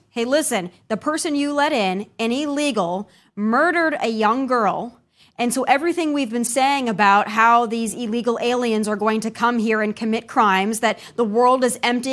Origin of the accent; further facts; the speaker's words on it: United States; I, as an American who felt like we should have never shut down for COVID